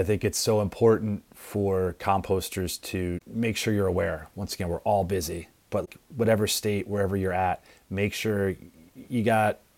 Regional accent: Maryland, United States; In my home state of Maryland, we have no composters on the EPR advisory committee.

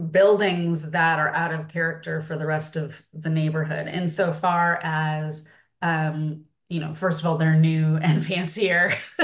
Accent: Chicago, Illinois, United States; And of course, I come from Chicago. I'm living in Chicago again now.

